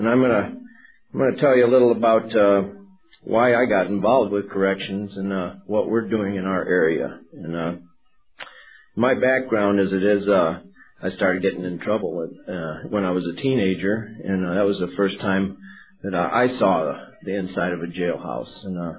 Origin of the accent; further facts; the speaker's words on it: St. Joseph, Michigan, United States; now in Kalamazoo, United States; I was born and raised in St. Joseph, Michigan, and ended up moving to Kalamazoo after treatment.